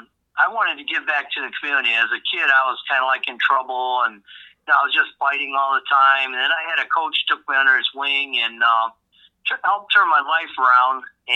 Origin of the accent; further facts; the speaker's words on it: Toledo, Ohio, United States; I've been born and raised here in Toledo, Oh